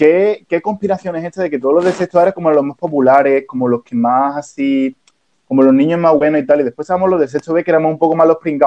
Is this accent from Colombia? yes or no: no; Chiclana de la Frontera, Andalusia, Spain; Nosotros estamos contando nuestra experiencia de cómo nos criamos en Chiclana